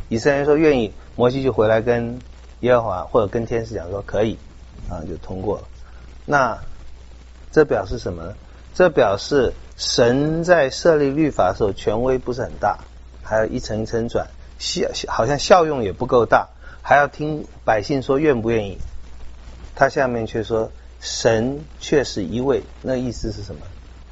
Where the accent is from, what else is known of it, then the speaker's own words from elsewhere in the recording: China; 各位应该我们中国人也会讲这句话